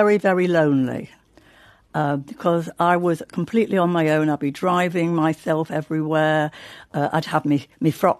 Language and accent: English; Salford, North West England, United Kingdom; Well, it was a very Jewish area where I came up in. I went to the local school there, King's Road School, Sedgley Park County Primary.